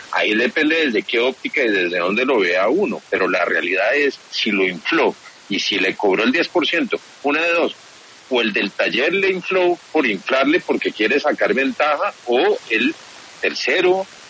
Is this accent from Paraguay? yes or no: no; Colombia; soy colombiano